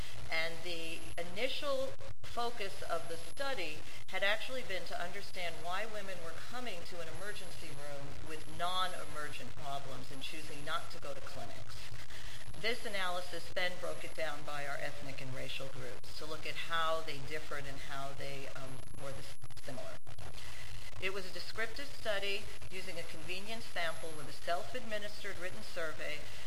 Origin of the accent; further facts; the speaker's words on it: New York, United States; born there; I am a New Yorker by birth, which if I talk too fast, you'll need to slow me down.